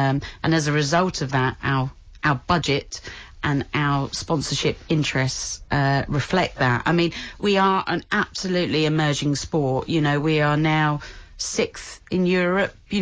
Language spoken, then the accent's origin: English; London, United Kingdom; I'm a Londoner.